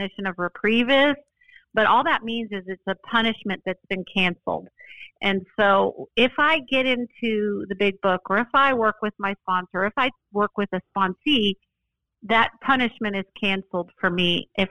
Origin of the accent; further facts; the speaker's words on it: Boulder, Colorado, United States; I grew up in Boulder, Colorado.